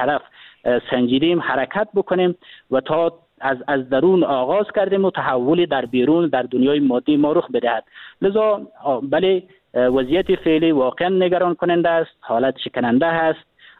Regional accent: Afghanistan

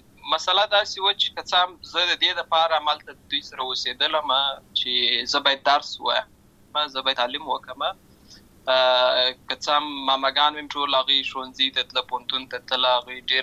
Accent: Lashkar Gah, Helmand, Afghanistan; زه په اصل کې د اوروزګان ولایت یم، اما زه په هلمند ولایت لشکرګاه کې پیدا شوی یم، اما د لوی سوی یم،

